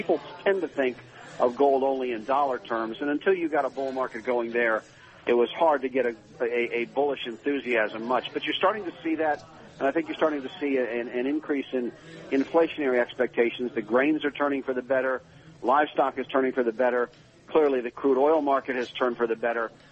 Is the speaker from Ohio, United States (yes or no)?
yes; Akron, Ohio, United States; Well, Tim, I grew up in Akron, Ohio